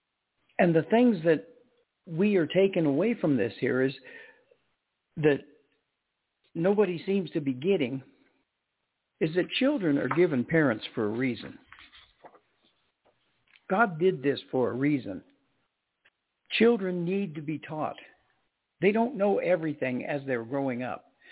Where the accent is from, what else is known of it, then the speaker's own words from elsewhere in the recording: New Mexico, United States; I am from New Mexico, probably one of the most liberal states in the United States.